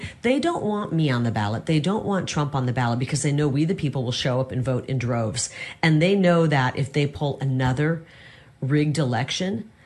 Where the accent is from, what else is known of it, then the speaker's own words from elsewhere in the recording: United States; I'm just American. I'm a little bit of everything